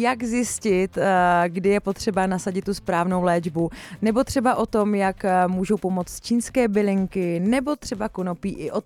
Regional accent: Moravia, Czechia; protože já jsem z Moravy, to znamená u nás moje maminka zásadně léčila, dej si na to slivovice.

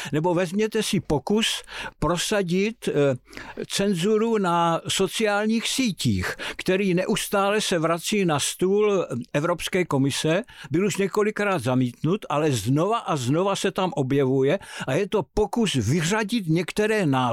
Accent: Brno, South Moravian Region, Czechia; Já jsem vyrůstal na půdě brněnského jachtklubu na Brněnské přehradě, kde jsem trávil s rodiči vlastně veškerý volný čas, prázdniny, všechno.

